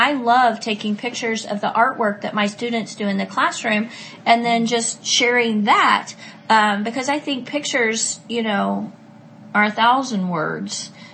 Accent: Texas, United States; And, you know, of course, I'm from Texas.

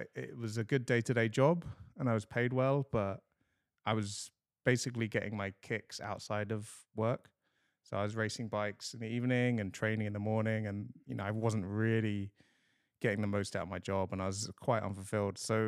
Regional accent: London, United Kingdom; So I grew up in London, loved sport from an early age

